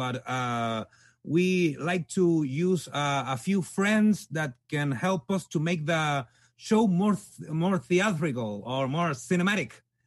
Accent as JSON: {"language": "English", "country": "Chile", "said": "from Chile."}